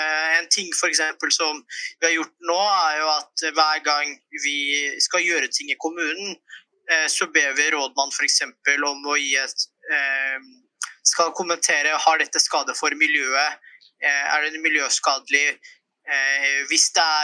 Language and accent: Norwegian; Drammen, Buskerud, Norway; er jo egentlig blitt veldig mye bedre enn da jeg vokste opp i Drammen.